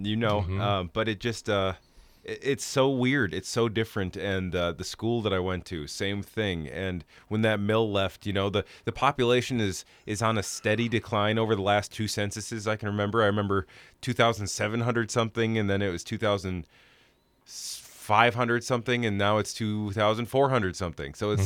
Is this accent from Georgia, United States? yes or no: no; Park Falls, Wisconsin, United States; Well, I grew up in Park Falls, and Park Falls used to smell like a good fart.